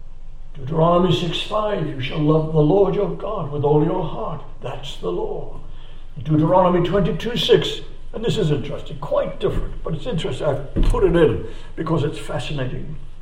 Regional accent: England, United Kingdom; now in Australia; We came across from England to Australia many years ago aboard ship.

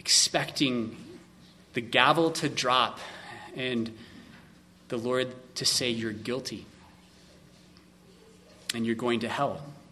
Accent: California, United States; Kelly, I'm a Californian.

